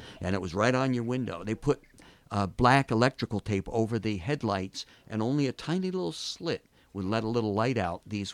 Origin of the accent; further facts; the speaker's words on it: Athens, New York, United States; that right here in Athens, New York, my hometown, the Imperial Lifeboat and Davit Company came into existence.